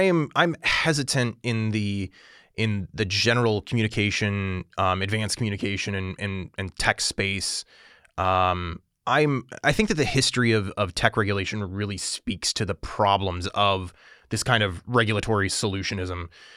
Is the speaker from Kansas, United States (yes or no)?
no; Illinois, United States; Illinois, you know, my home state, would probably do this.